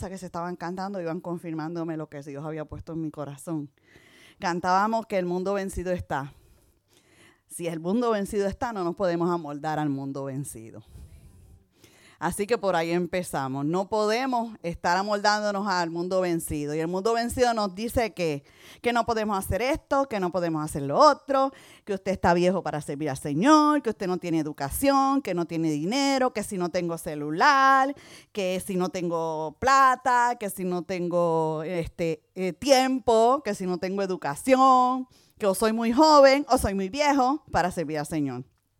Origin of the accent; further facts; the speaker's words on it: Puerto Rico; soy de Puerto Rico, no pronuncio muy bien la R, tenemos ese problema